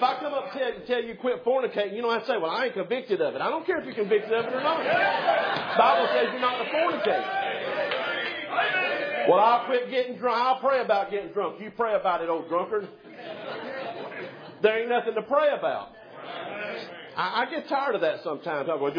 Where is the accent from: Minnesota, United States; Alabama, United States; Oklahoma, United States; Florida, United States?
Alabama, United States; I'm from South Alabama, and I started out.